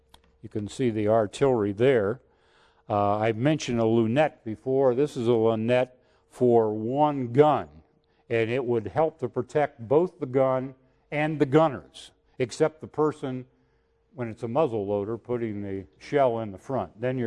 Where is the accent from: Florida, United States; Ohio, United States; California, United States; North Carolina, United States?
Ohio, United States; Dayton; I'm from Ohio and so was he. He was from Cincinnati area and I was from the Dayton area.